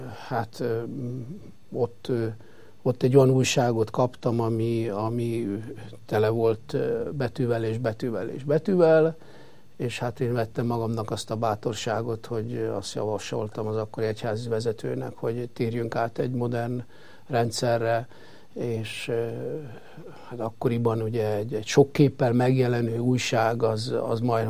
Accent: Tengelic, Tolna, Hungary; A történet ugye valaholnan Tolna megyéből indul el, az én élettörténetem, nevezetesen egy kis faluból, Tengelic.

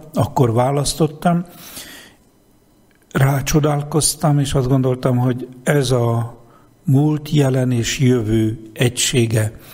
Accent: Geszteréd, Szabolcs-Szatmár-Bereg, Hungary; a család, az otthon nekem, a szülőfalum, Geszteréd, az én családom, a szüleim

